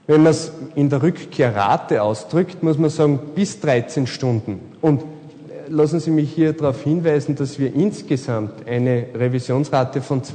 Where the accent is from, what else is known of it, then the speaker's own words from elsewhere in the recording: Austria; Nur bei uns in Österreich ist das nicht denkbar.